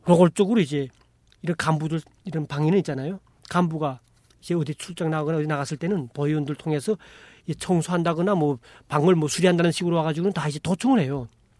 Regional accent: Hyesan, Ryanggang, North Korea; moved away as an adult; 2000년대에 들어와서는 제가 고향이 양강도 해산시니까 도로 네. 그쪽으로 와서

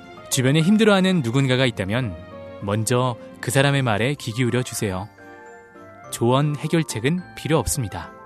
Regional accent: Seoul, South Korea; 저는 따뜻한 서울 남자

